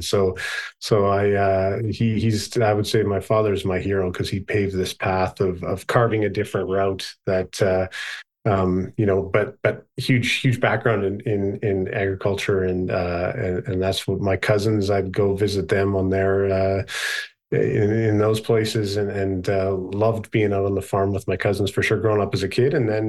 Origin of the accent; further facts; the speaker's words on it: Edmonton, Alberta, Canada; also born or lived in Grande Prairie; So I was born in northern Alberta in a city called Grand Prairie, Alberta, where my father was a teacher up there, and then he moved to Edmonton when I was pretty young